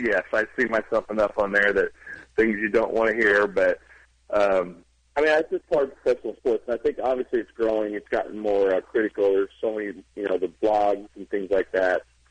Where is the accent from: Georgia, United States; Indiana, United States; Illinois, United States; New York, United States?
Indiana, United States; Evansville; I got an RBI league back in Evansville in my hometown that we're starting